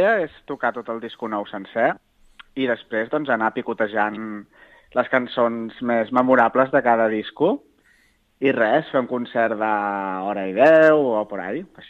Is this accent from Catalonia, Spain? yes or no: yes; Collbató, Catalonia, Spain; also born or lived in Esparreguera; Jo vaig néixer a Esparreguera, però els meus pares, quan jo tenia 3 anys, ens van portar a viure a Collbató. I he viscut tota la vida a Collbató. En algun moment he hagut de marxar, però sempre he tornat